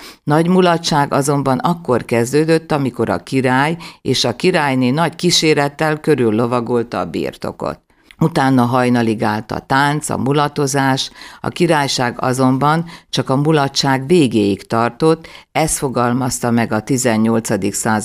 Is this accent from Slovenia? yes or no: no; Magyarkanizsa, Vojvodina, Serbia; Igen, magyar kanizsáról származom, ami Bácskában van, vagyis Vajdaságnak egy része.